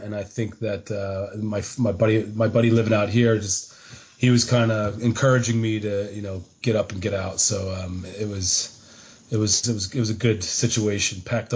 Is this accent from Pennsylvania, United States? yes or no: yes; Philadelphia, Pennsylvania, United States; now in Boston, United States; I grew up in Philadelphia, but I've been living in Boston for the past 13 years and haven't looked back.